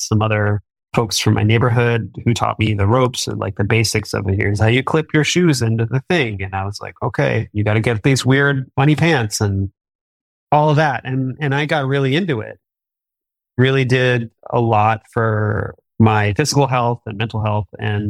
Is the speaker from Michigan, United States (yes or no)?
yes; Detroit, Michigan, United States; RailsConf 24 will be in my hometown of Detroit next year.